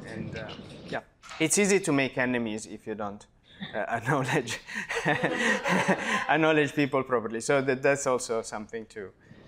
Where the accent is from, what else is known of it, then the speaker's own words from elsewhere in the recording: Italy; I've done my PhD in France. I'm from Italy. I did my PhD in France, then came to Perimeter as a postdoc.